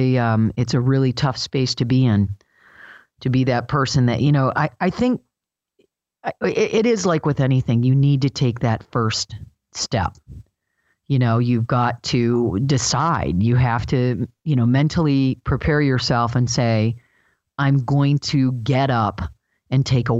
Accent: Michigan, United States; Well, and I'm from Michigan, so we call it pop, but I never drink it.

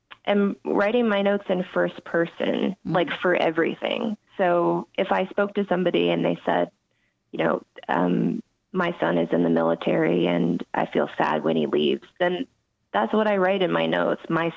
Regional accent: Phoenix, Arizona, United States; I grew up in Phoenix, Arizona, and I went to college in northern Arizona in a little town called Flagstaff at NAU.

